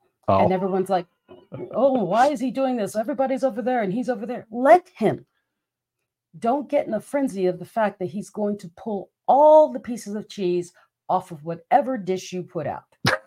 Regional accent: Philippines; Growing up in the Philippines, I did not know what snow was like.

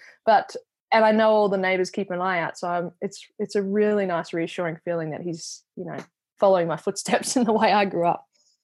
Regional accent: Brisbane, Queensland, Australia; now in Gold Coast, Australia; Grew up in, Brisbane, was born and bred in Brisbane and then moved to the Gold Coast.

